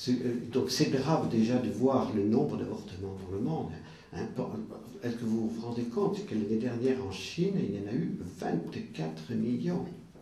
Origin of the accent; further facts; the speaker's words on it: Auvergne-Rhône-Alpes, France; puisque je suis aussi de l'Ardèche